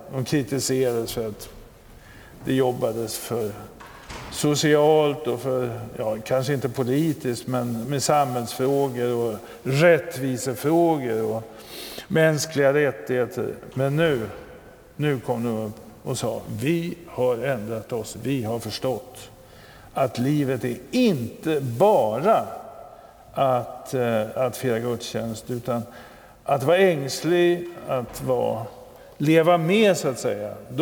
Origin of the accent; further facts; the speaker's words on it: Abensberg, Bavaria, Germany; Jag var väl i tonåren, junior och scoutledare och sånt där hemma i Abensberg.